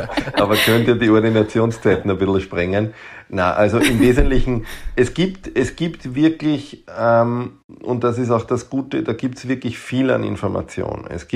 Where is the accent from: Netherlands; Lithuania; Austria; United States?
Austria; Lower Austria; now in Vienna, Austria; ich bin natürlich in Wien zu Hause und wir haben halt eine hohe Dichte an Kinderärzten. Ich komme aber aus dem Grenze-Wein-Waldviertel